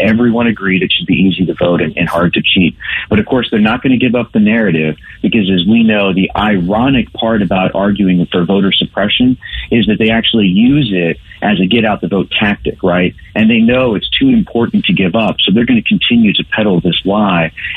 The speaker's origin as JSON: {"language": "English", "region": "Ohio", "country": "United States", "tie": "born or raised there", "lives_now": "Washington, United States", "said": "So I was very glad to see my home state of Ohio pass a constitutional amendment banning non-citizen voting."}